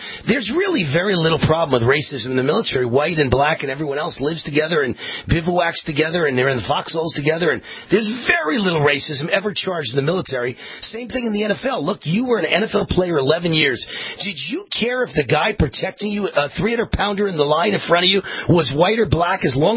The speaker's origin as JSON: {"language": "English", "town": "Las Vegas", "region": "Nevada", "country": "United States", "tie": "born or raised there", "said": "It emanates from my hometown here in Las Vegas"}